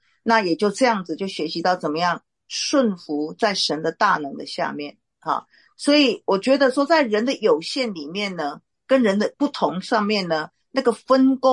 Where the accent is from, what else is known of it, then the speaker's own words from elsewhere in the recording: China; 这是中国耶，我是中国人，我中国人我比较了解